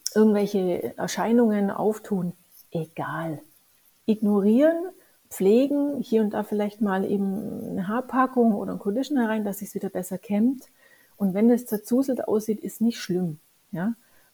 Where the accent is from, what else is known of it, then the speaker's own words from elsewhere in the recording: Allgäu, Germany; da habe ich noch im Allgäu gelebt, ich bin ja Allgäuerin.